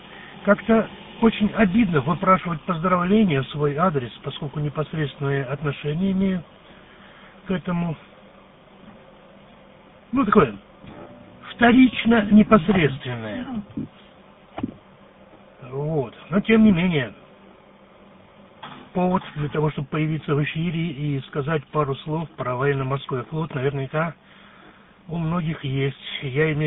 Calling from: Vladivostok, Primorsky Krai, Russia; город Владивосток.

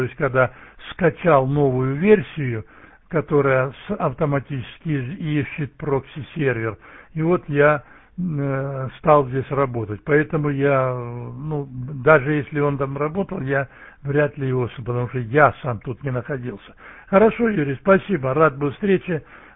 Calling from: Stavropol, Stavropol Krai, Russia; Я ж не с Украины, со Ставрополя на приеме.

